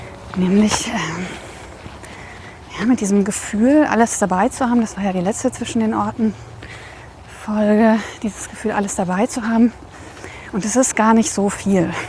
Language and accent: German; Radebeul, Saxony, Germany; born there; also born or lived in Coswig; Von Dresden nach Meißen, über Radebeul, wo ich geboren bin, aber nie gelebt habe, deswegen ist das jetzt gar nicht so spektakulär für mich.